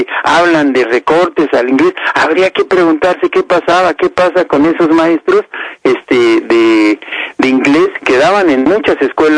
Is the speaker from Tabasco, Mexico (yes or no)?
no; Chihuahua, Mexico; born there; es mi tierra, conozco Chihuahua, nací en Chihuahua